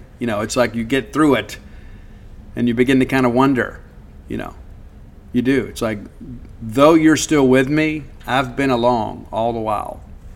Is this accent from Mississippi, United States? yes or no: yes; Mississippi, United States; fan, and I am from Mississippi. I'm a Mississippi kid